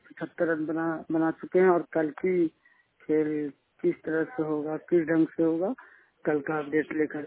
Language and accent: Hindi; Gaya, Bihar, India; मैं बिहार गया का रहने वाला हूँ।